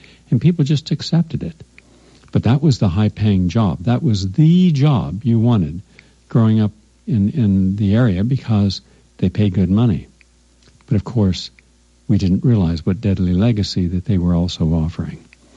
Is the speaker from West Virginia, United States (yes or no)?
yes; Parkersburg, West Virginia, United States; my home state of West Virginia. Now, I can remember growing up right on the banks of the Ohio River, where Parkersburg is